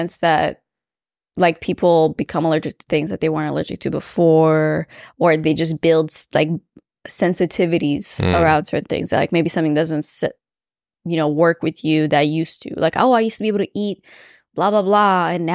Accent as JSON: {"language": "English", "country": "Romania", "tie": "born or raised there", "said": "Just moving, like, in growing up in Romania."}